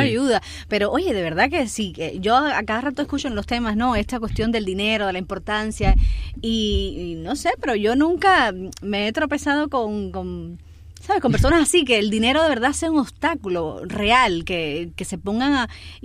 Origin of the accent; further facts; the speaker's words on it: Sancti Spíritus, Cuba; pero yo estoy muy bien siendo de Santi Spíritus.